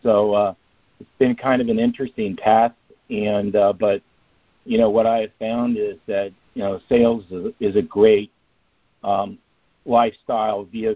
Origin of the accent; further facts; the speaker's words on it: Potomac, Maryland, United States; now in Bradenton, United States; I live here in Bradenton, Florida, I'm not originally from Florida, but lived most of my life here, originally from the D.C. area of Potomac, Maryland.